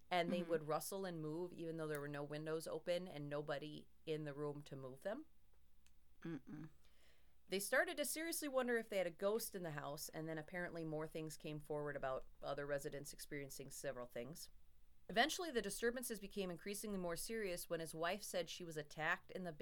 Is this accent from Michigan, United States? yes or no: no; Minnesota, United States; I just know hours because I'm Minnesotan.